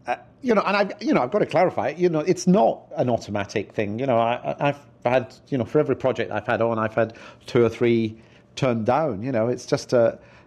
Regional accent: Glasgow, Scotland, United Kingdom; I grew up in Scotland, in Glasgow

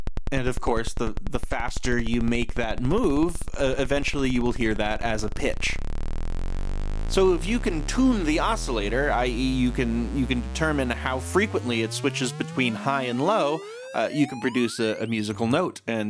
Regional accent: New York, United States; So I grew up in New York listening to WFMU.

